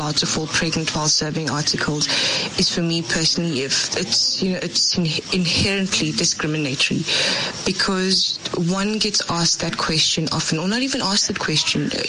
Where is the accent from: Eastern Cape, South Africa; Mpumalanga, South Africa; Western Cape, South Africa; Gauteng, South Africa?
Gauteng, South Africa; Fourways; I'm from Four Ways.